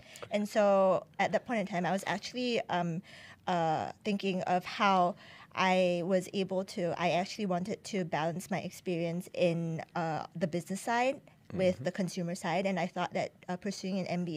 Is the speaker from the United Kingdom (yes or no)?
no; Singapore; moved away as an adult; now in South Korea; I am originally Singaporean. I am still Singaporean, but I haven't lived in Singapore for the past 10 years. So, I was based mainly in South Korea, and I worked mostly around Southeast Asia.